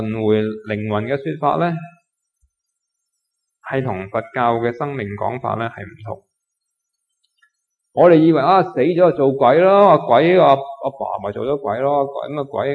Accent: China; 我哋中国人好多业力嘅解说嘅

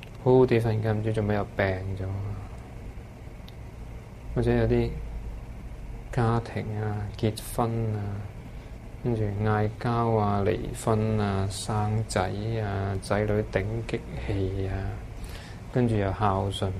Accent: Hong Kong; 我哋香港人都起到一個浪起到就好高啦！

